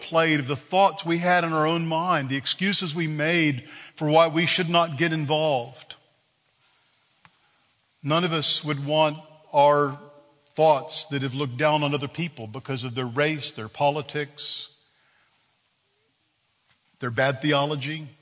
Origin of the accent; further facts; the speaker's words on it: Texas, United States; But I was raised in Texas as a young man in the 60s, 70s, and I saw a lot of racism.